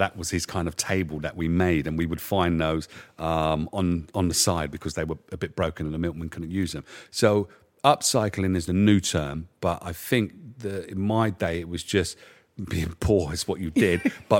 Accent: Hackney, London, United Kingdom; So growing up in Hackney was really poor and really beautiful.

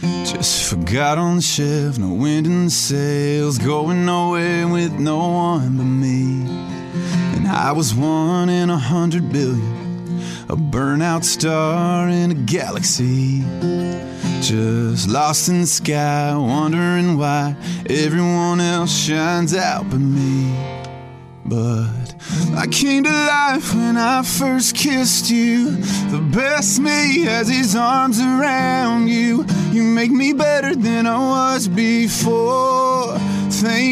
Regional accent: Nashville, Tennessee, United States; But growing up in Nashville, I mean, the kids, they listen to everything. So that's what I was raised around is everything.

